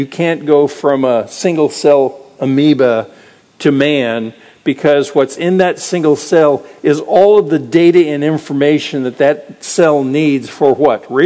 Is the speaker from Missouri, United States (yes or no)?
no; Arizona, United States; I remember growing up in Arizona in the 50s and 60s and had acne